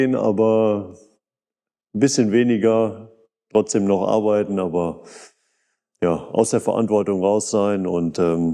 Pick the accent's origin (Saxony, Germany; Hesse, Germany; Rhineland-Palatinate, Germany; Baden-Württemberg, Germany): Rhineland-Palatinate, Germany; Unnau; born there; now in Hachenburg, Germany; Gebürtig komme ich aus Unnau, Nachbar vom Felix ehemals. Wohne jetzt mittlerweile in Harrenburg mit meiner Frau und unserer Tochter.